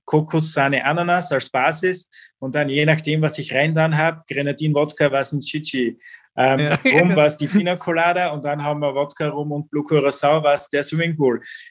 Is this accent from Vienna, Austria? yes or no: no; Styria, Austria; Und das hat mir dann als Steirer schon richtig gut gefallen.